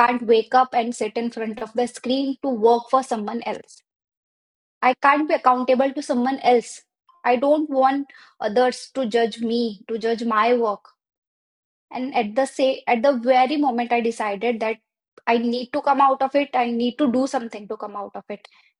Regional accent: India; and I'm a business coach for coaches and I'm from India.

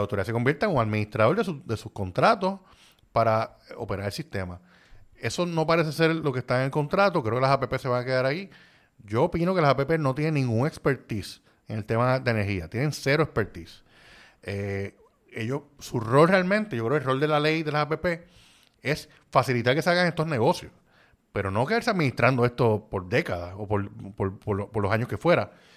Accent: Puerto Rico; Como puertorriqueño, que muchos de estos empleados pues se queden allí.

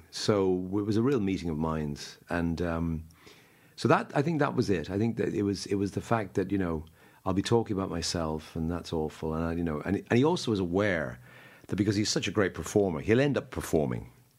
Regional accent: Dublin, Leinster, Ireland; moved away as an adult; I'm from Dublin, grew up in Dublin, and at the age of whatever, 23, I left, and I never lived here since, but I visit a lot.

